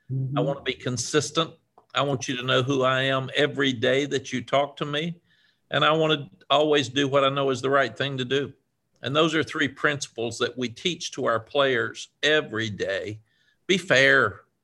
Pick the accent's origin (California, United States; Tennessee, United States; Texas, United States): Tennessee, United States; Cookeville; I was raised in a small town in Tennessee, Cookeville, Tennessee.